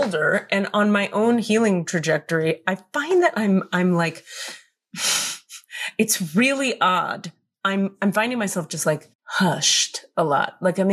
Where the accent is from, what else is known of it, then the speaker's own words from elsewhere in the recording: Miami, Florida, United States; I grew up in Miami, very dynamic, very mixed race, mixed ethnicity